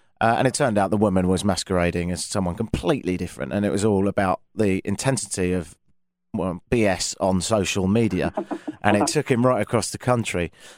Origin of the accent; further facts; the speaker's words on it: United Kingdom; I'm British.